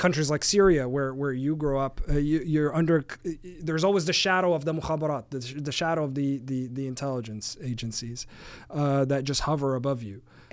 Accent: East Coast, Canada; So I grew up on the East Coast of Canada. But you know, I didn't grow up in the Middle East. My family's from Egypt.

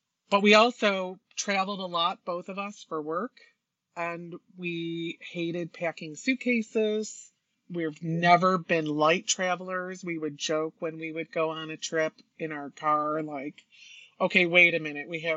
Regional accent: Michigan, United States; We're from Michigan, so we spent a lot of time on the sailboat in the summer, and I loved it.

